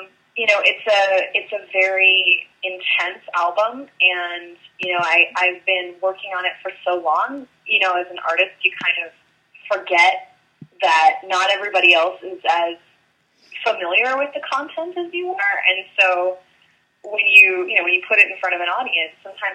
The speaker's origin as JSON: {"language": "English", "town": "Seattle", "region": "Washington", "country": "United States", "tie": "born or raised there", "said": "I live in Seattle, I grew up in Seattle"}